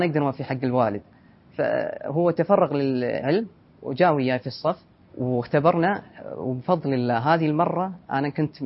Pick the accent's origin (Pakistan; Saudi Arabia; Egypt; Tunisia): Pakistan; Arabic is a second language; تعرف شيخ أني باكستاني أعجمي.